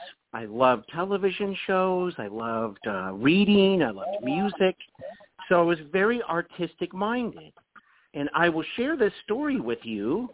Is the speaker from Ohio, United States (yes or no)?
yes; Dayton, Ohio, United States; I am from Dayton, Ohio, and I was adopted by my grandparents on my biological father's side of the family, on the … side of the family